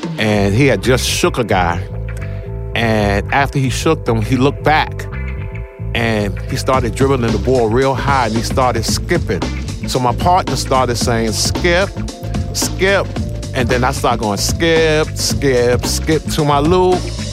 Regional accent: Harlem, New York, United States; I'm from Harlem, New York.

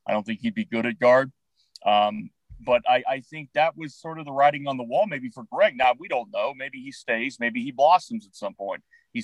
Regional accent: Spartanburg, South Carolina, United States; It's coming back to my hometown here in Spartanburg.

